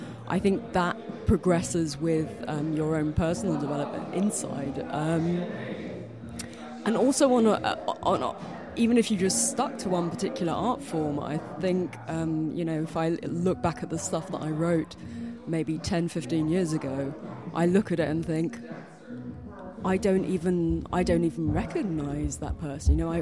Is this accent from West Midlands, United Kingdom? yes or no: no; London, United Kingdom; So I grew up in London